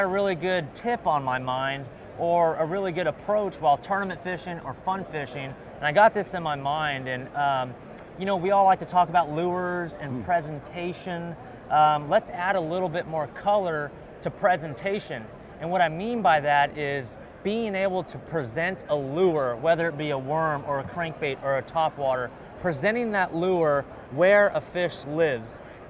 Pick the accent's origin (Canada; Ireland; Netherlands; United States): United States; California; I've been to several myself growing up in California